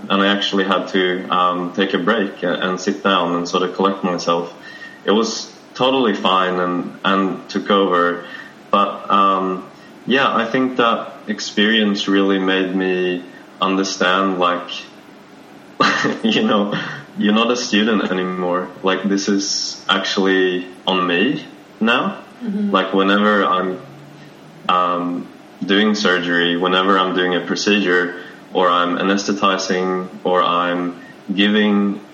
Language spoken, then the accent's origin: English; Stockholm, Stockholm County, Sweden; moved away as an adult; also born or lived in Australia; I am from originally from Stockholm, so I'm from Sweden, and I moved to Australia to study at the University of Sydney. So I was there for 6 years